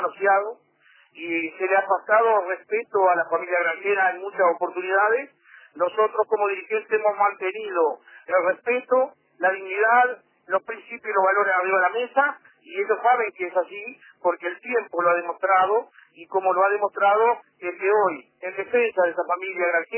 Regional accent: Uruguay; como somos los uruguayos

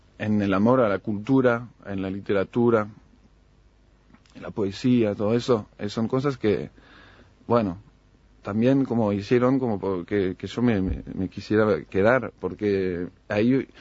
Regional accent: Lyon, Auvergne-Rhône-Alpes, France; yo no soy de París, pero soy de Lyon, cerca de Lyon.

